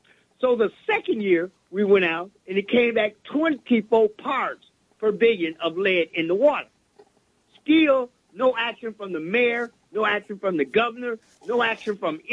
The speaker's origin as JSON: {"language": "English", "town": "Chicago", "region": "Illinois", "country": "United States", "tie": "born or raised there", "lives_now": "Benton Harbor, United States", "said": "Well, I'm actually from Chicago. I was born and raised in the city of Chicago."}